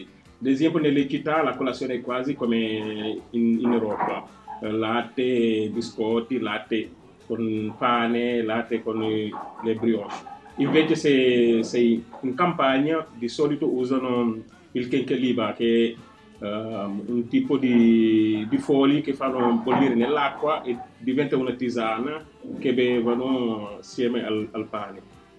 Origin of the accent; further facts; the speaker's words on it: Senegal; now in Milan, Italy; Io sono senegalese, vivo in Italia da circa 20 anni e vivo e lavoro a Milano.